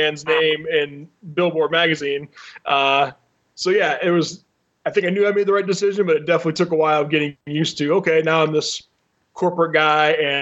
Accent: Ann Arbor, Michigan, United States; we started playing shows around Detroit and Ann Arbor. We're from Ann Arbor.

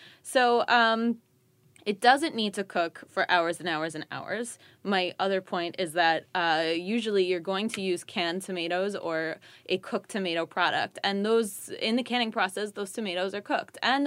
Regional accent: Brooklyn, New York, United States; I'm from Brooklyn, you from Philly, like, or near Philly and stuff.

